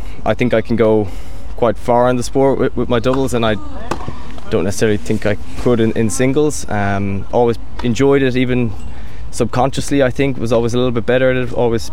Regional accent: Limerick, Munster, Ireland; I'm from Limerick

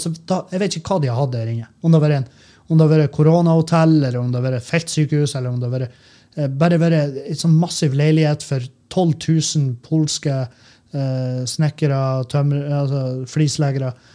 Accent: Halsa, Møre og Romsdal, Norway; halsa, der jeg kommer fra.

